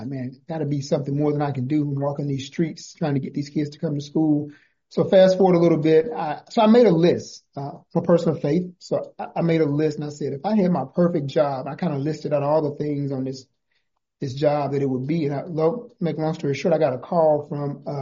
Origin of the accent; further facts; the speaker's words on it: Mississippi, United States; No, actually, I'm a native Mississippian. I was born in Mississippi, yep.